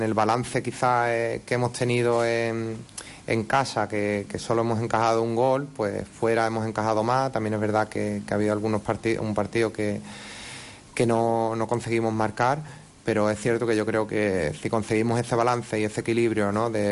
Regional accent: Cádiz, Andalusia, Spain; porque es de mi tierra

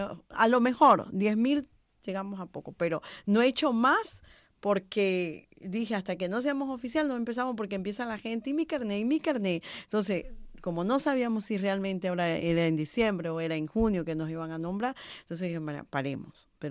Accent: Ecuador; now in Spain; Nosotros como ecuatorianos aquí en Cataluña somos 120.000 personas registradas en el consulado

